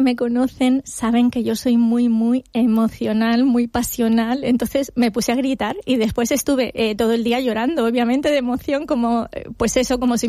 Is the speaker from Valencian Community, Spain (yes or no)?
yes; Villajoyosa, Valencian Community, Spain; En la vila he pasado el verano en mi ciudad natal, respirando el chocolate puro, bañándome en las fenomenales playas de mi ciudad, paseando las calles.